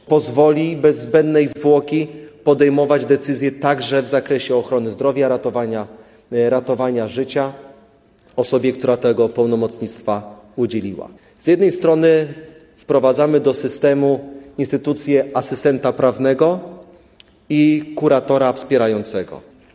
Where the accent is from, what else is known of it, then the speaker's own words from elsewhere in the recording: Toruń, Kuyavian-Pomeranian Voivodeship, Poland; Jestem z Torunia, którego symbolem jest Mikołaj Kopernik